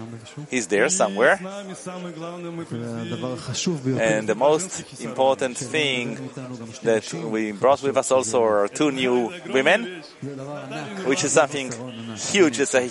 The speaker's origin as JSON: {"language": "English", "region": "Baku", "country": "Azerbaijan", "said": "I came from Baku, Azerbaijan."}